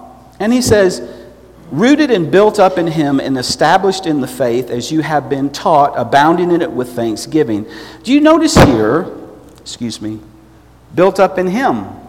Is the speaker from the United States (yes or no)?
yes; Georgia, United States; I'm from Georgia, so I can do that.